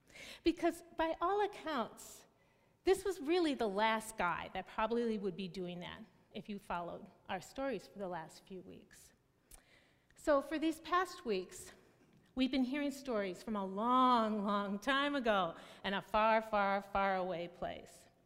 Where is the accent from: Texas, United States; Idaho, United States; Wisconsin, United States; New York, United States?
Wisconsin, United States; Milwaukee; Now, I think most of you knew that I grew up in Milwaukee